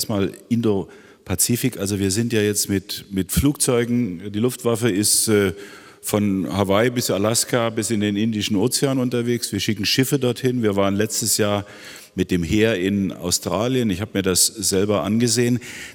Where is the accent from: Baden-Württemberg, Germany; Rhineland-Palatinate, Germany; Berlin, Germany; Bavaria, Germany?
Rhineland-Palatinate, Germany; Ich komme selber aus Rheinland-Pfalz. Die Amerikaner sind dort arg präsent.